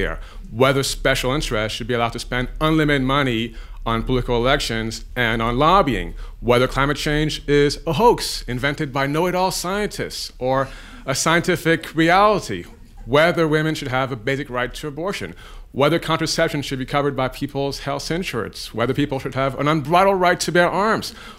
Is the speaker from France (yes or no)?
yes; Paris, Île-de-France, France; moved away as an adult; also born or lived in Nairobi, Kenya; now in Houston, United States; My father is Kenyan, my mother is French, and after being born in Nairobi, I grew up in Paris in a multicultural environment. And ultimately, I decided to move to the U.S. for college, going from Paris, France, not to Paris, Texas, but to Houston, Texas